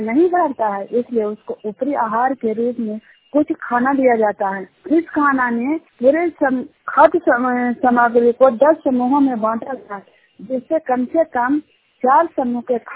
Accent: Chinyar, India; मैं चिन्यार गांव का रहने वाली हूं और चांदनी तिरका महिला ग्राम संगठन का सीएम हूं और तिरका प्रखंड का निवासी हूं।

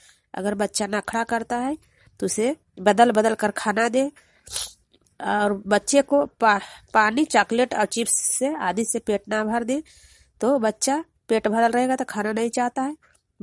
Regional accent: Bihar, India; ग्राम हगरपुरा, प्रखंड नूरसराय, पंचायत बड़ारा, जिला ललंदा के निवासी हूँ।

